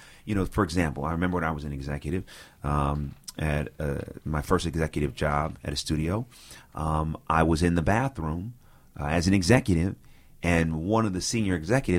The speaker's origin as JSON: {"language": "English", "region": "California", "country": "United States", "tie": "born or raised there", "said": "I grew up in the Bay Area. And my mother, you know, when we got into middle school, she took us to school in Albany, which is like right next to Richmond and Berkeley."}